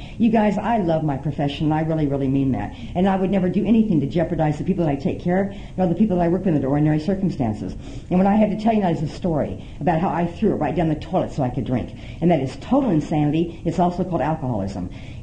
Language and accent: English; Nebraska, United States; born or raised there